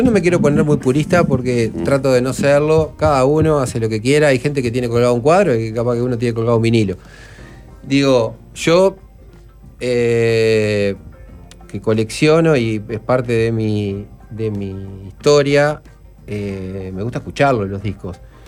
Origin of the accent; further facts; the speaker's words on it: Uruguay; digo, vengo de Uruguay, me gustaría conocer la planta